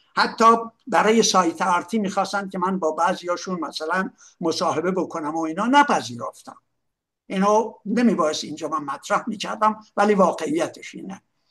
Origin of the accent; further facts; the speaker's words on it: Iran; اگه ما وطنمون رو دوست داریم، اگه به آینده ایران، ایران یک پارچه عقیده داریم